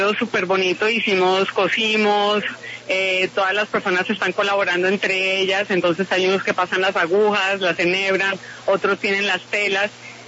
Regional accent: Colombia; todos nosotros como colombianos

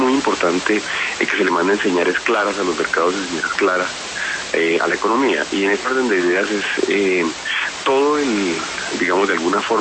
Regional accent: Colombia; tenemos que mantenerlos en la decisión que traemos como colombianos desde el año 2014 de tener una reforma tributaria estructural

